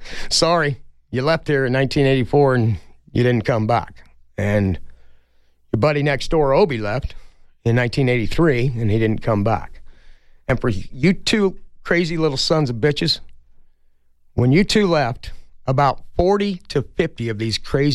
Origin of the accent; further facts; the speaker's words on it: Moab, Utah, United States; And Moab, my hometown, I think if I came back there, we could actually fix that town.